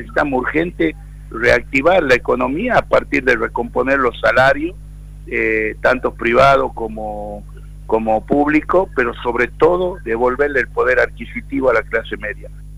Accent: Tucumán, Argentina; Yo soy un convencido, como muchos tucumanos y tucumanas, que la democracia tiene grandes deudas con la sociedad tucumana

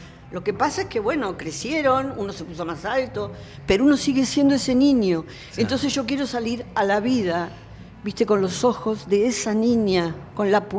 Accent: Argentina

